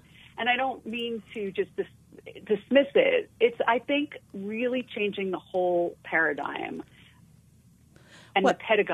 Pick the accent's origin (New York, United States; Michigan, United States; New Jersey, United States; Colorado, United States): New York, United States; I went to drama school in London. I came from New York